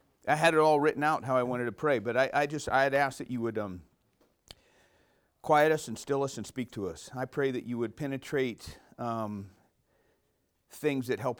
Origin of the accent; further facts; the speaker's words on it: San Diego, California, United States; My dad was in the business, born and raised in San Diego, married 30 years-ish, and three boys.